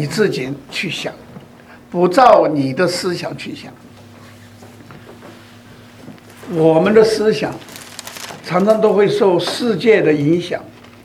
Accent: China; 从遗传来讲，风俗来讲，我们中国人有很多的节气，那么到了中秋就要吃月饼

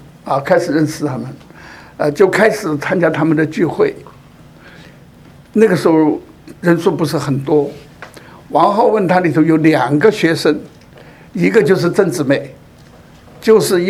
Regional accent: Hong Kong; 特别我是一个香港人，我到那里去是不允许的。

